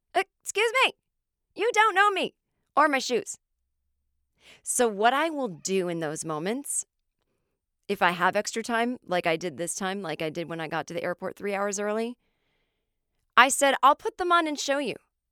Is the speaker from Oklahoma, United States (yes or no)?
no; Los Angeles, California, United States; Now, when I go to said nail salons in my hometown of LA, and even I have regular places in New York, not to brag, I say hello.